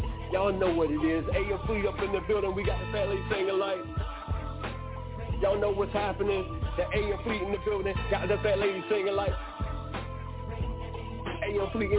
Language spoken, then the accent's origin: English; Monroe, North Carolina, United States; I had to make my album up in Charlotte, North Carolina, even though I was from Monroe, North Carolina